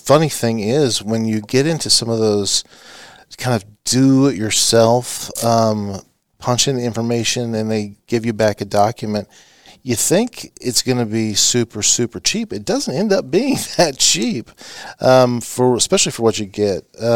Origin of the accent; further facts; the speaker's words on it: Wichita, Kansas, United States; Yeah, I'm originally from the Wichita area, product of the Kansas public school system, K-State undergrad, KU Law.